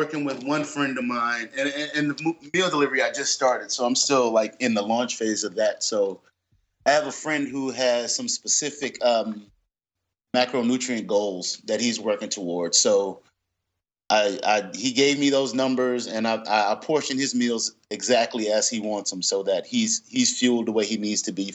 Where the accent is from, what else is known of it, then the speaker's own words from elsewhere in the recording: Lynchburg, Virginia, United States; And I'm from Lynchburg, Virginia, so I'm from the South.